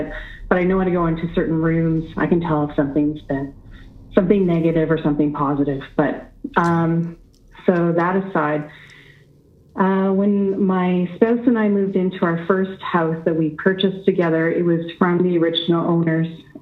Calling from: Ontario, Canada; I'm calling from Ontario, Canada.

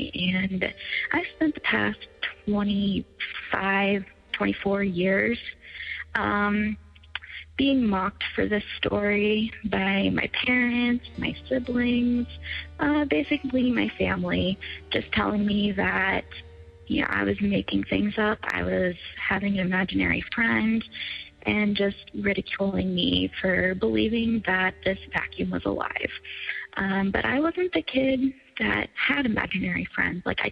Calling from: Lincoln, Nebraska, United States; I'm calling from Lincoln, Nebraska

